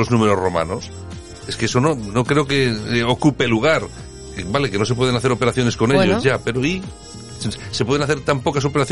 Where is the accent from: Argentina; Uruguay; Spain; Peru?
Spain; aquellos que nos consideramos españoles.